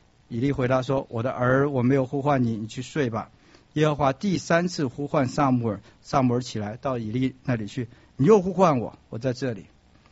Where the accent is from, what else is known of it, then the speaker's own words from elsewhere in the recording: Taiwan; now in United States; 我从前刚来美国的时候，我以为美国这是一个不讲礼貌的地方，因为从小在台湾看的那些好莱坞的电影